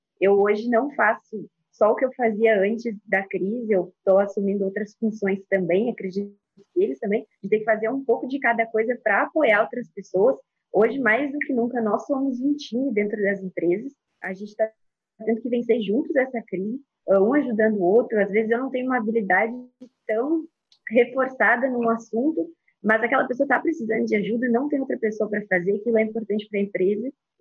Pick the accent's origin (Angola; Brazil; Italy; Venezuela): Brazil; Pelotas, Rio Grande do Sul; now in Macaé, Brazil; Eu sou natural do Rio Grande do Sul, em Pelotas, onde eu fiz faculdade